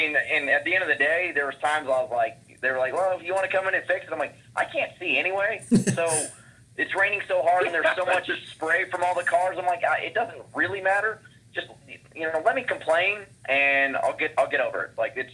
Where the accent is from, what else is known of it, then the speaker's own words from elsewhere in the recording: California, United States; And growing up in California and karting, I didn't even run a lot in the rain.